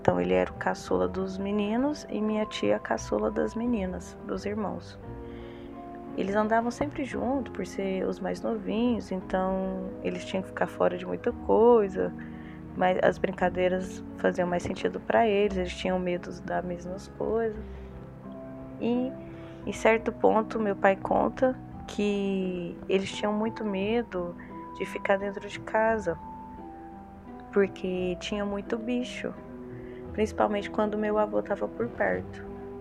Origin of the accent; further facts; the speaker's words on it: São Paulo, Brazil; eu tenho 30 anos, eu sou do interior de São Paulo